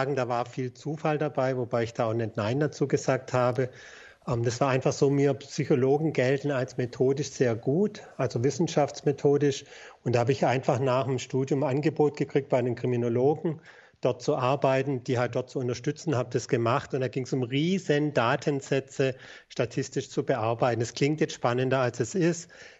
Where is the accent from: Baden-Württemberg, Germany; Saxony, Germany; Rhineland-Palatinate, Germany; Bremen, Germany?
Baden-Württemberg, Germany; Stuttgart; Ich bin in Stuttgart geboren und aufgewachsen, aber meine Eltern kommen nicht von hier. Meine Eltern sind Wirtschaftsflüchtlinge, sind Zugezogene. Reichschmeckte, wie man im Schwäbischen sagt.